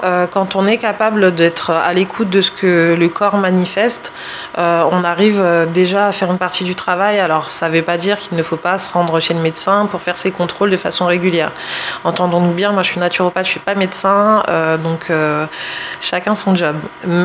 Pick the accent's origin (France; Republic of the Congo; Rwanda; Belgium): France; Alors moi je suis installée à Ivry-sur-Seine depuis début janvier, mais je suis née, j'ai grandi en France hexagonale, dans une famille au sein de laquelle la culture était au centre de tout, donc je me sens clairement beaucoup plus guyanaise qu'autre chose